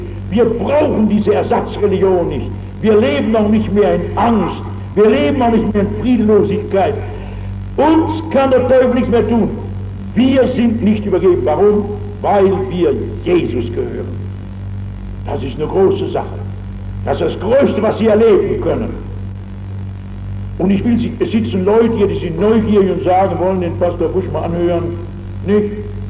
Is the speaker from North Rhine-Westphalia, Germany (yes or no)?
yes; North Rhine-Westphalia, Germany; Es gibt eine köstliche Geschichte von einem Mann aus meiner Gegend, ich komme aus dem Rheinland